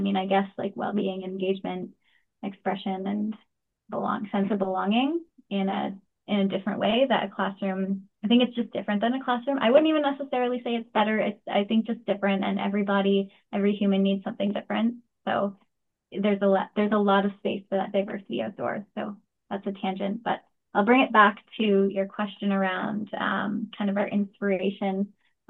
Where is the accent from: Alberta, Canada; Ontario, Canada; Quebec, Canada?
Ontario, Canada; Guelph; I grew up in Guelph